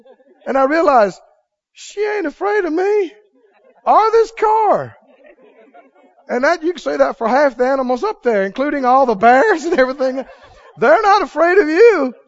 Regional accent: Mississippi, United States; And I'm from Mississippi, and I'm used to seeing, you know, varmints and critters around.

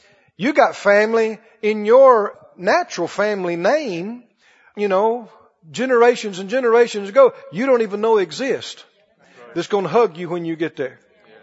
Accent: the South, United States; yeah, I'm from the South. And glad about it.

